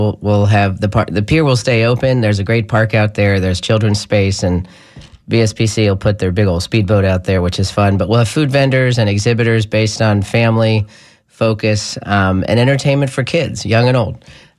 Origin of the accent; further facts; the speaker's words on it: Florida, United States; I'm born and raised in the Tampa Bay area.